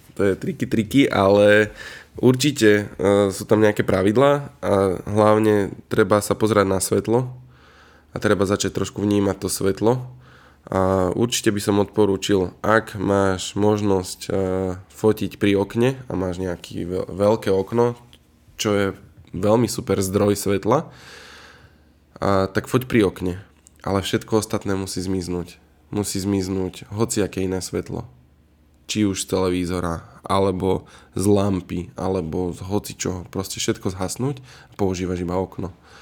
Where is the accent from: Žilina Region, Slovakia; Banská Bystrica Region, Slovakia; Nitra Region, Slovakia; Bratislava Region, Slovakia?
Nitra Region, Slovakia; Nitra; ja som z Nitry, tak sa snažím podporovať nitrianských pražiarov